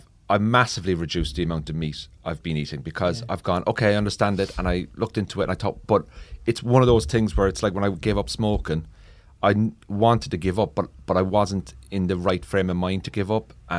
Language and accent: English; Ireland; growing up in Ireland